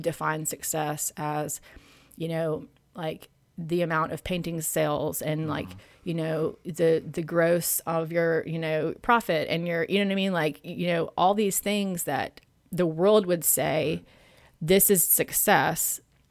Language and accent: English; Charleston, South Carolina, United States; maybe it's from growing up in Charleston